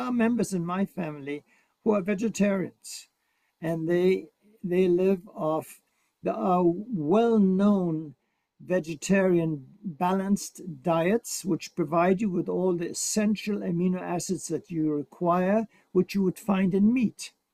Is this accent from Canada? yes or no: no; Egypt; also born or lived in Germany / England; now in Boston, United States; I was born in Egypt and I lived in Germany and went to medical school in England before I came to Boston to train. But I still like to eat for breakfast what I was raised as a kid in Egypt